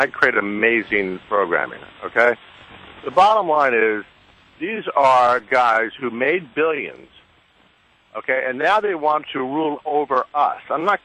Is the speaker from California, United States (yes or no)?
yes; Atherton, California, United States; I part of my younger years, I grew up in Atherton, right next to Palo Alto.